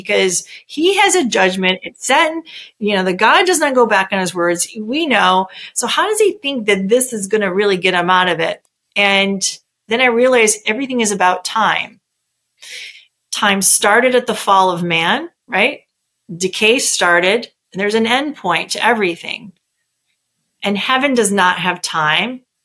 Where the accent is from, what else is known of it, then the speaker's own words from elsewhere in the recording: Michigan, United States; No, I'm originally from Michigan.